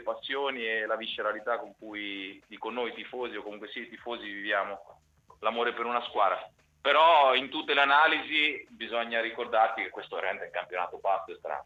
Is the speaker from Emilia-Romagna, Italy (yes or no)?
no; Ancona, Marche, Italy; born there; da anconetano di nascita e di passione su 30 dei 40 anni di vita